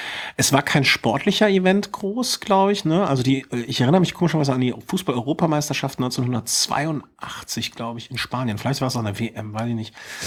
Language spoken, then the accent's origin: German; Cologne, North Rhine-Westphalia, Germany; muss ich als Kölner sagen. Mehr, Lokalpatriotismus, mehr nicht.